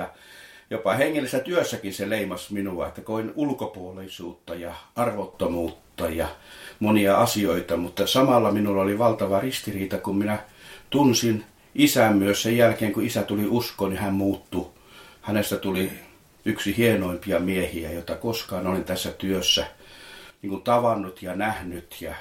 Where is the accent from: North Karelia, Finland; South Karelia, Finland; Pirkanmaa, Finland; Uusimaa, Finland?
North Karelia, Finland; Heinävesi; born there; Olen syntynyt Heinävedellä, Savon vesistöjen äärellä